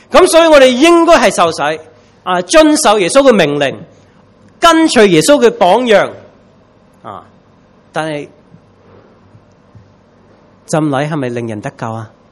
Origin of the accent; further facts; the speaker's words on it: China; 咁我哋中国人咧，好中意食血系咪啊？